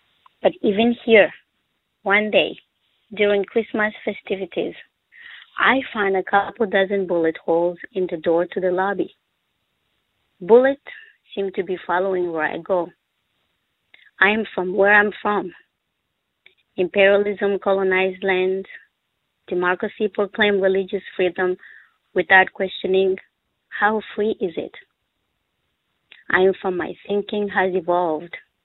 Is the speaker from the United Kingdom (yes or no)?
no; DR Congo; during that time in Zaire, it was the most quiet, peaceful time growing up in Zaire